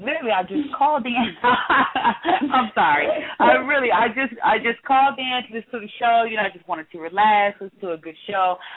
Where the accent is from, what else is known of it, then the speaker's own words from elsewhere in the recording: Reno, Nevada, United States; from Reno.